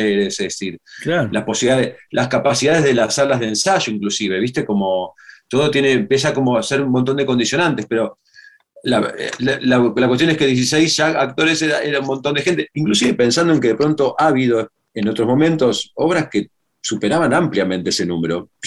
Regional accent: Mar del Plata, Buenos Aires Province, Argentina; Sí, soy de Mar del Plata, soy de Mar del Plata.

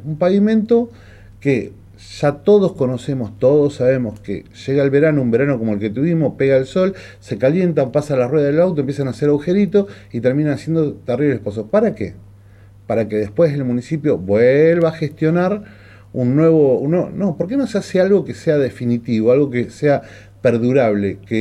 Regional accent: Viedma, Río Negro, Argentina; also born or lived in Buenos Aires; volví a trabajar a mi ciudad natal, a quedarme acá. Yo soy un bicho de acá, de Viedma.

